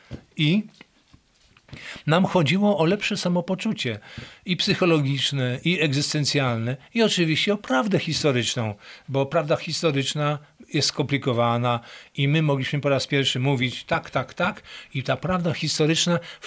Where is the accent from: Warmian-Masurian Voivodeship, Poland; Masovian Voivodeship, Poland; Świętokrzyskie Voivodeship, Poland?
Warmian-Masurian Voivodeship, Poland; Jesteśmy jednocześnie z Warmii, z Mazur, jesteśmy jednocześnie czy Polakami, czy tam Ukraińcami, jesteśmy jednocześnie Europejczykami